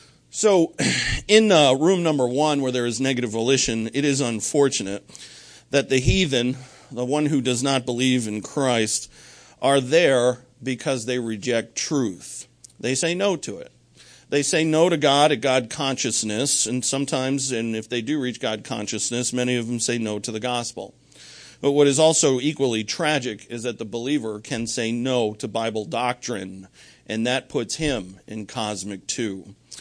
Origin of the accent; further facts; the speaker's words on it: United States; And it makes me very proud as an American to know that.